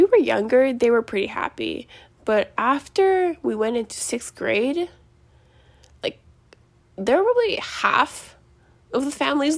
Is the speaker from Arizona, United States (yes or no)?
yes; Arizona, United States; I was raised in Arizona and I was around maybe probably 100 mixed kids.